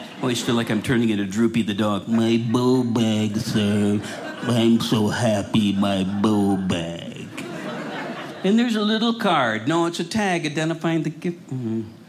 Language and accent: English; Rochester, Minnesota, United States; So I grew up in Rochester, Minnesota